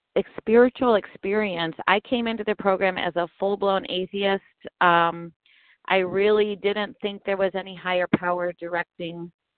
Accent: Michigan, United States; I'm actually from Michigan.

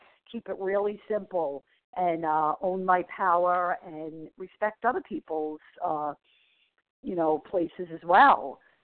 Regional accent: Massachusetts, United States; from Massachusetts, recovering compulsive overeater.

